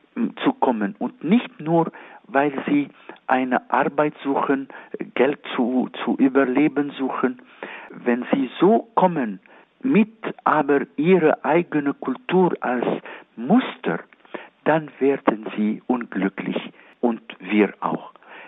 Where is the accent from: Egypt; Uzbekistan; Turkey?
Egypt; German is a second language; Wenn ich in Ägypten bin, in meiner Heimat